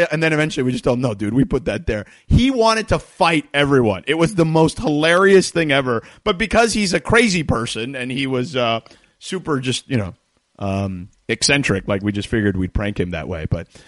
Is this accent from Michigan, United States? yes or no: no; Miami, Florida, United States; And again, I grew up in Miami where, look, there's some people that practice some, let's just call it voodoo, right?